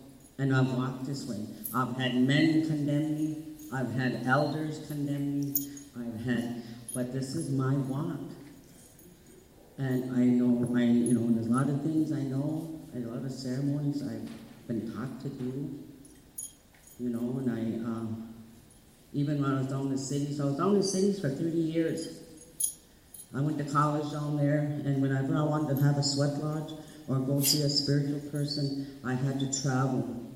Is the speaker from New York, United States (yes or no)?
no; Nett Lake, Minnesota, United States; I grew up here in Net Lake. I went to the school, the grade school here.